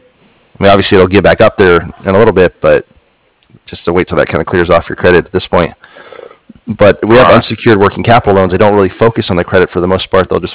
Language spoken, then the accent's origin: English; Texas, United States; I grew up near Lake Proctor, which is it's flooded obviously too, and it's a dammed lake